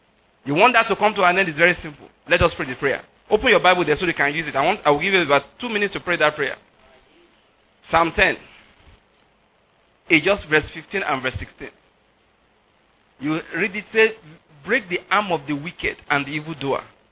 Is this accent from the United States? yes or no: no; Nigeria; We're all from Nigeria, we'll do something.